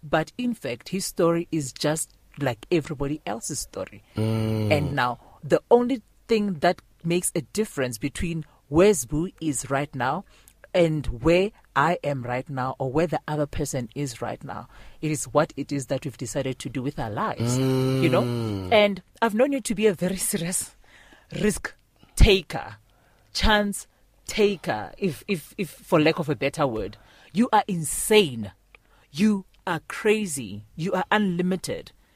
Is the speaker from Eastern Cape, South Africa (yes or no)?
no; Seshego, Limpopo, South Africa; I grew up in Seshego.